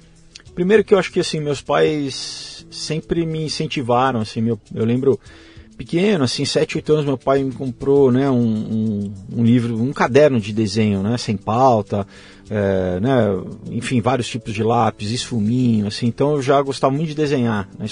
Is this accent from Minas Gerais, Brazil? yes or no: no; São Paulo, Brazil; quando eu nasci, a gente morava em Higienópolis, depois fomos migrando para a Zona Sul.